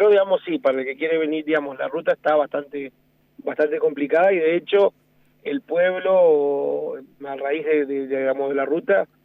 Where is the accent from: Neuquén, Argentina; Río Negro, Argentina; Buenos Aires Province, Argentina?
Río Negro, Argentina; General Roca; born there; si bien no soy nacido ahí, nací en General Roca